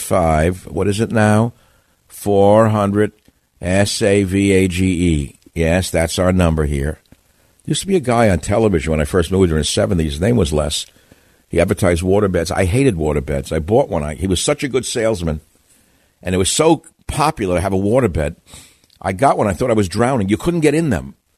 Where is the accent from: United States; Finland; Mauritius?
United States; New York; accent: New York; I said it too fast. I'm speaking New Yorkese again.